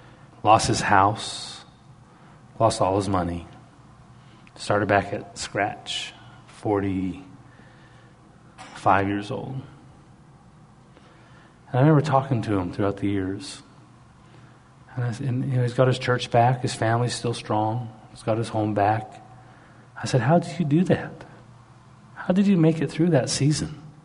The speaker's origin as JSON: {"language": "English", "country": "Canada", "said": "And I'm Canadian."}